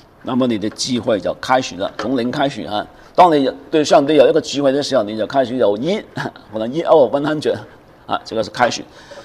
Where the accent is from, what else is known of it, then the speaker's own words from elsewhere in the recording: China; 我们中国人常常说一须铸成千古恨再回头已百年身。